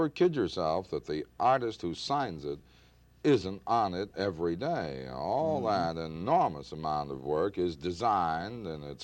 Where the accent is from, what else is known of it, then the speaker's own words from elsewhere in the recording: New Haven, Connecticut, United States; I lived in New Haven. I was born and raised in New Haven.